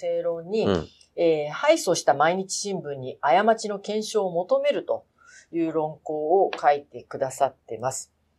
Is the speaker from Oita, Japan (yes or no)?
yes; Oita, Japan; ようやく私の地元の大分に